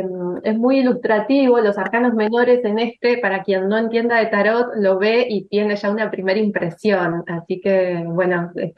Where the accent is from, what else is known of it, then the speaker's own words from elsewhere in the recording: Rosario, Santa Fe, Argentina; Yo estoy en Rosario, yo soy de Rosario.